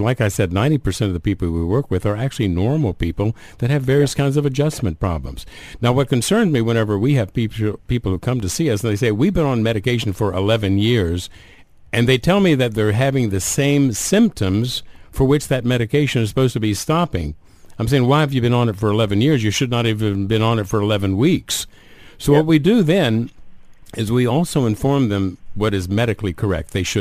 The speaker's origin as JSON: {"language": "English", "country": "United States", "tie": "born there", "said": "I'm an American of Lebanese descent, so I know what the two cultures are like. I was a first generation born in the States."}